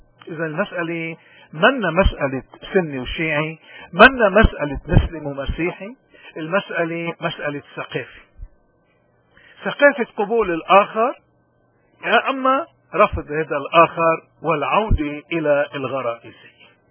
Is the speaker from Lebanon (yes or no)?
yes; Lebanon